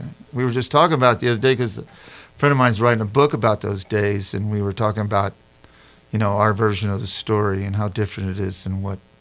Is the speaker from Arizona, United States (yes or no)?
no; San Antonio, Texas, United States; And it's about my hometown, San Antonio, Texas.